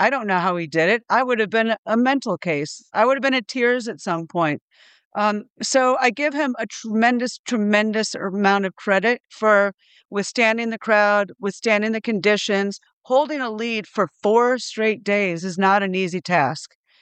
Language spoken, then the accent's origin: English; Iowa, United States; You know, I'm not a native Long Islander. I grew up in Iowa, but I've been here long enough.